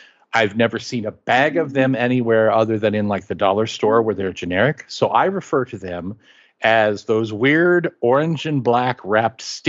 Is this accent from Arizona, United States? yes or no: no; Kansas, United States; I'm from Kansas.